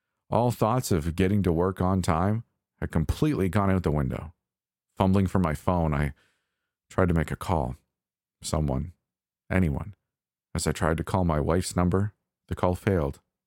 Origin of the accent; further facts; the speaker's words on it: Toronto, Ontario, Canada; Typically, I'd brush it off as the same crap transit service I grew up with in Toronto.